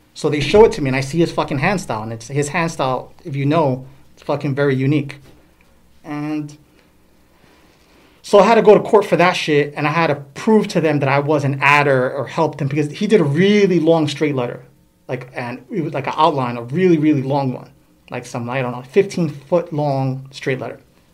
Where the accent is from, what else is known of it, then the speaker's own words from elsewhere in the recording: Bronx, New York, United States; And so growing up in the Bronx, once you say you're Ecstasy or YKK, I didn't want anything to do with those people.